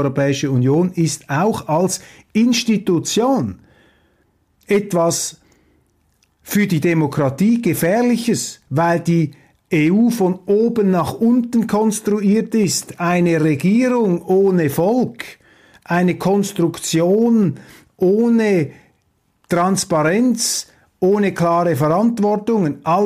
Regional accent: Switzerland; Ich kann Ihnen sagen, als Schweizer, ich habe das AfD-Parteiprogramm studiert

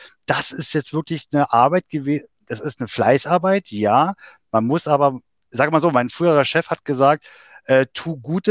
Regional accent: Germany; am alten Wohnort, wo ich herkomme. Also ich wohne direkt an der polnischen Grenze. Also in Steinwurf bin ich in Polen drüben.

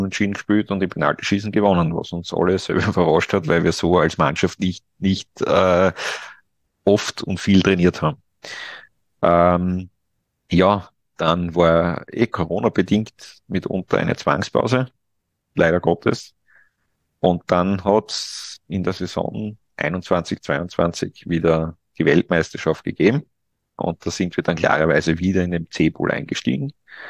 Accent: Austria; Im Gegensatz bei uns in Österreich ist mir das mitunter auch schon passiert.

